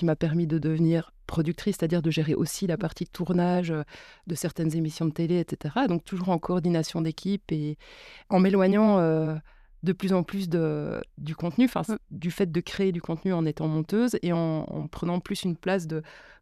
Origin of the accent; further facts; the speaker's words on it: Belgium; parce que chez nous, en Belgique, ça reste petit et tout le monde se connaît